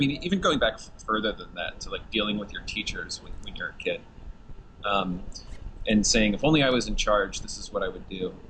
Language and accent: English; Chicago, Illinois, United States; So I'm from Chicago.